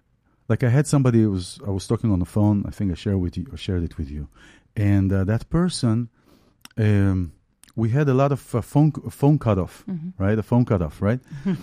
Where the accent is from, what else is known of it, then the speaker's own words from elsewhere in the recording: Israel; English is a second language; I'm from Israel.